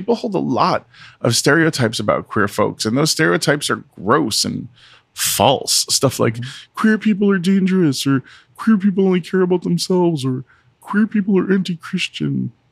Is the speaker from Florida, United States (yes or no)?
yes; Florida, United States; And I grew up in South Florida, so I didn't really realize that when I was going to college up there near Jacksonville, St. Augustine, Gainesville area.